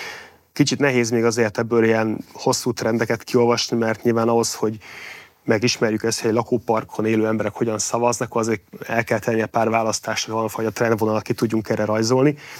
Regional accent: Miskolc, Borsod-Abaúj-Zemplén, Hungary; én egy szocialista lakótelepen nőttem fel, ahol azért, mint ott Miskolcon, emlékszem, hogy hatalmas zöld terek voltak.

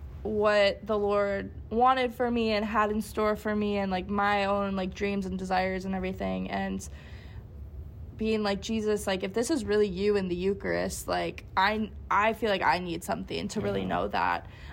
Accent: Minnesota, United States; I'm from Minnesota, so Midwestern family all around.

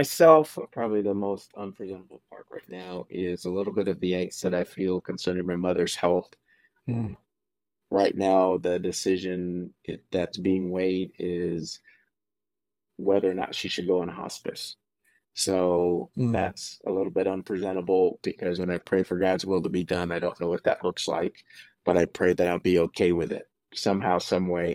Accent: Oceanside, California, United States; I grew up in California, Oceanside, California, for 30 years.

